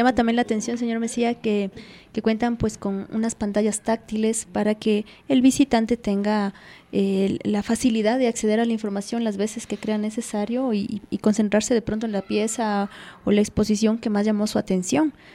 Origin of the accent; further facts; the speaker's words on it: Quito, Pichincha, Ecuador; que como quiteños, que como ecuatorianos los conocemos.